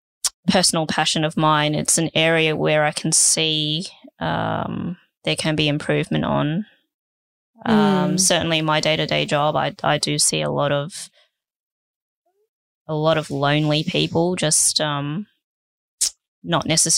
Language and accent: English; Sydney, New South Wales, Australia; Growing up in Sydney most of my life